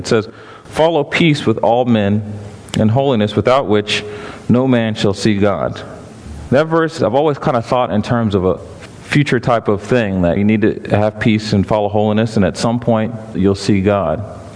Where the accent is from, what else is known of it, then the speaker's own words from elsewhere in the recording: North Carolina, United States; I came from North Carolina. I flew on a plane.